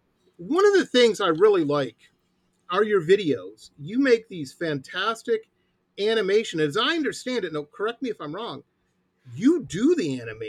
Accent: Detroit, Michigan, United States; I grew up in Detroit, and that's a good way to get into a problem in Detroit, disrespecting somebody like that.

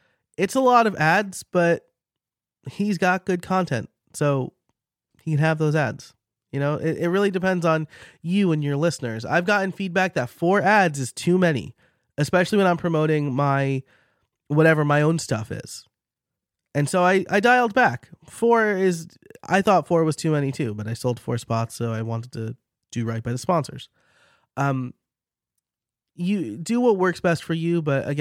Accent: New York, United States; accent: New York; My New York accent came out a little bit there.

